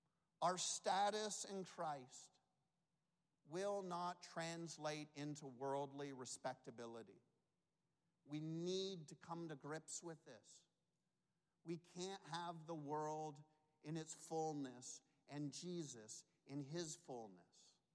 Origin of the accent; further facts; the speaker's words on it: Canada; I come from Canada, you know this, and as a Canadian, I pay less taxes than your average person.